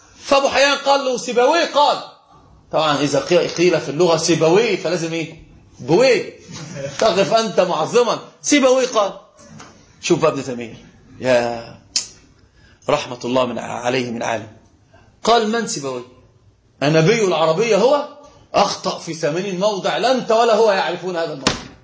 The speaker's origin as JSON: {"language": "Arabic", "country": "Egypt", "said": "وطبعا ده الحمد لله هنا بقى عندنا في مصر"}